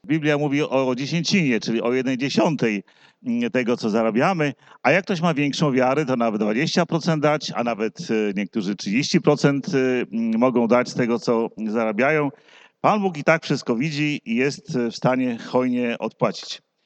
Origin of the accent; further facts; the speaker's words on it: Zielona Góra, Lubusz Voivodeship, Poland; bo ja z Zielonej Góry. Tam się urodziłem i do tamtego kościoła chodziłem w Zielonej Górze.